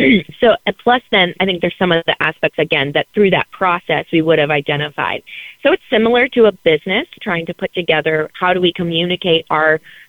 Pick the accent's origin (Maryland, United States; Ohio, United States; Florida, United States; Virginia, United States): Ohio, United States; Findlay; And one of the things when I say I'm from Findlay, Ohio, anyone that has kind of driven through this area all the time will say, oh, Flag City, USA, do you guys make flags in Findlay?